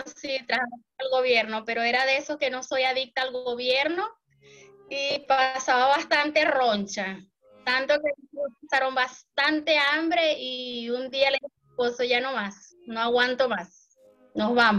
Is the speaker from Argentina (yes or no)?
no; Venezuela; now in Brazil; salimos de Venezuela y aquí sin un centavo, sin poder comunicarnos, nada